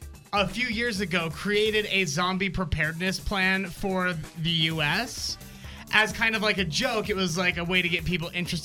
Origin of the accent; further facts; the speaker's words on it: Layton, Utah, United States; So I grew up in Layton, but I went to high school in Ogden.